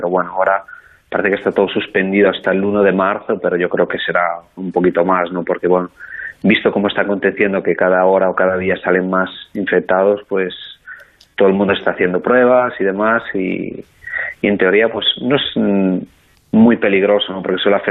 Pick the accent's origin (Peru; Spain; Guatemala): Spain; Moaña, Galicia; now in Piacenza, Italy; estaba acostumbrado a mi pueblo de Moaña, Vigo ya era grande, pues imagínate Tel Aviv